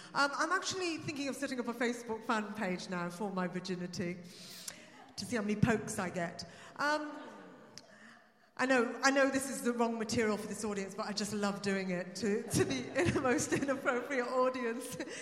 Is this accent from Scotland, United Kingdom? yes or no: no; Birmingham, West Midlands, United Kingdom; born there; I said, "I'm from England, I'm British." And she said, "No." "Where were you born?" I said, "Birmingham."